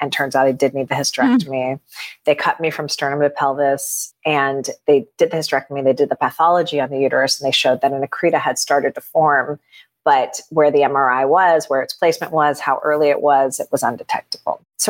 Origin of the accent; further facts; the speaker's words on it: Miami, Florida, United States; I grew up in Miami. So I'm like, oh, a warm beach.